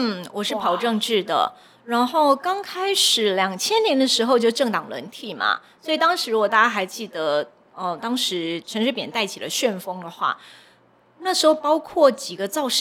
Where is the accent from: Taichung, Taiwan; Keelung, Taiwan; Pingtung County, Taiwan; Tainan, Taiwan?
Taichung, Taiwan; 我也是台中的。